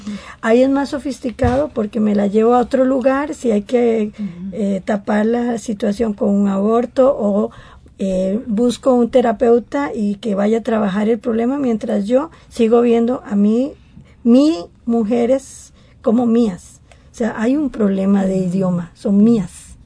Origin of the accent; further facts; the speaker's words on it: Costa Rica; como costarricense me cuesta imaginarme la palabra guerra